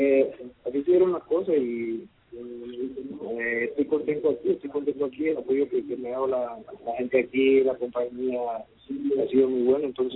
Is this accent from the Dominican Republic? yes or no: no; Turbo, Antioquia, Colombia; Y pues mi patria también, Colombia, que me vea mi gente, me gustaría, por ejemplo, mi tierra natal, como de Turbo